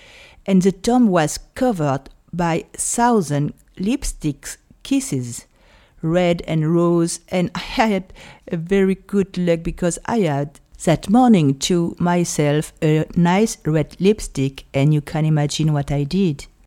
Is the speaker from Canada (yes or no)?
no; France; accent: French; English is a second language; I hope you love my French accent, Oscar. I'm sorry if it's not very good, but I do my best.